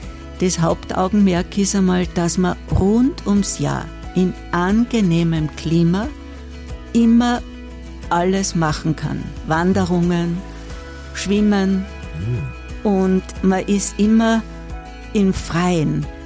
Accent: Admont, Styria, Austria; now in Madeira, Portugal; Ich komme ursprünglich aus Admont, aus der Steiermark.

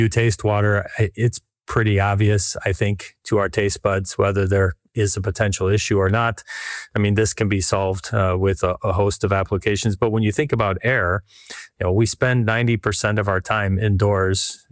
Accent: United States; as the CEO being American

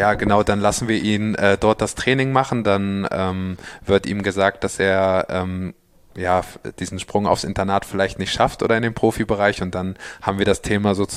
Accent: Bad Harzburg, Lower Saxony, Germany; Nee, ich bin in Bad Harzburg aufgewachsen.

